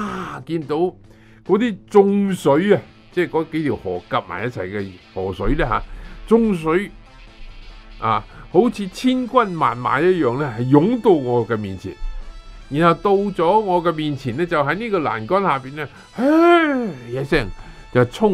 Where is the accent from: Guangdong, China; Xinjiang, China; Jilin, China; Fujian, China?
Guangdong, China; 每一个人能够顶得住，我们广东人所说。